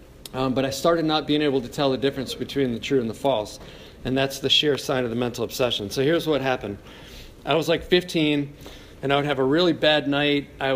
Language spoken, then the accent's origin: English; Cleveland Heights, Ohio, United States; I grew up in Cleveland Heights